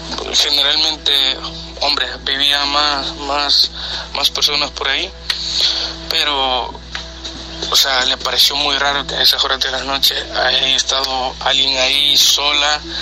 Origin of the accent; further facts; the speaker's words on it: El Salvador; como somos del Salvador, me cuenta lo mismo.